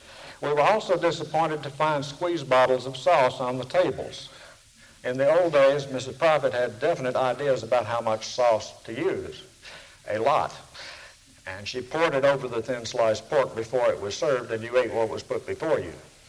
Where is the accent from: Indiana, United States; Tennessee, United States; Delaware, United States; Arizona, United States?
Tennessee, United States; Kingsport; Vince Staten, who grew up in Dale's in my hometown of Kingsport also